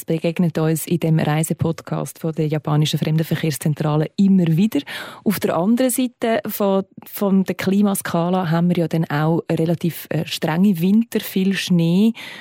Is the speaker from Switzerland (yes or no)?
yes; Switzerland; Also wir als Schweizer, die irgendwie 1,5 Stunden haben, um ins nächste Skigebiet zu kommen, höchstens, und gute Pisten dort finden